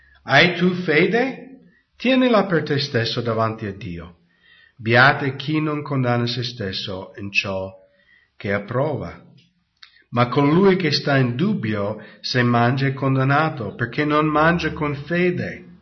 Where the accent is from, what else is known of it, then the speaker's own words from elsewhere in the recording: United States; io sono americano, non sono cresciuto nella Chiesa Cattolica, sono cresciuto protestante